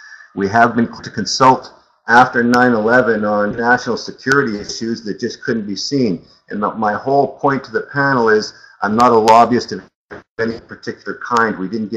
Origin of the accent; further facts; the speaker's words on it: Canada; I am a Canadian, a British Columbia and Canadian interprovincial journeyman electrician.